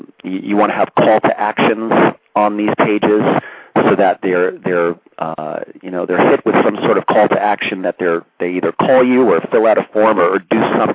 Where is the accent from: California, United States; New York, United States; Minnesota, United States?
New York, United States; I'm from New York, so I called it a pizza parlor.